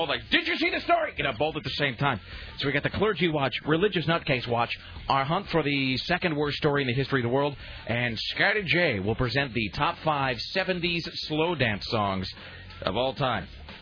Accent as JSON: {"language": "English", "town": "Kennewick", "region": "Washington", "country": "United States", "tie": "born or raised there", "said": "By the way, for those of you who are heading to my hometown of Kennewick, yesterday we had an article about Hanford nuclear waste."}